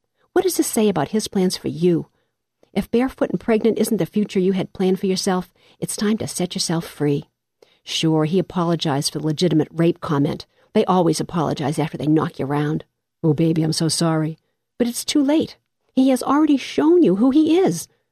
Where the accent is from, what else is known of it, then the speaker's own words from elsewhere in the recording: Free Union, Virginia, United States; I'm from Free Union.